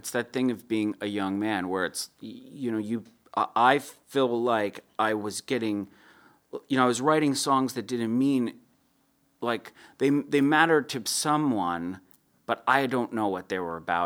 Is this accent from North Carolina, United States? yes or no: yes; Jacksonville, North Carolina, United States; now in Raleigh, United States; he was someone that I knew in my hometown of Jacksonville.